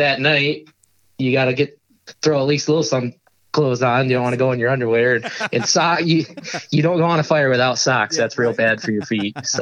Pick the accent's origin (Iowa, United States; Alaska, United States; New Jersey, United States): Iowa, United States; I'm from Iowa.